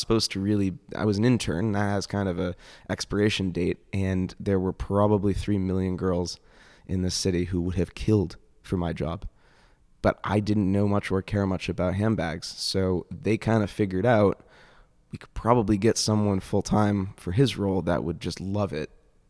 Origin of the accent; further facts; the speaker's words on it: Northeast, United States; I'm from the Northeast, so I said, well, maybe I could go back to Europe.